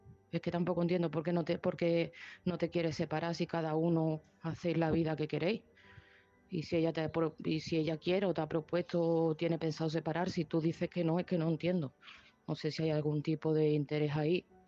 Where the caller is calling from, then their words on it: Seville, Andalusia, Spain; de Sevilla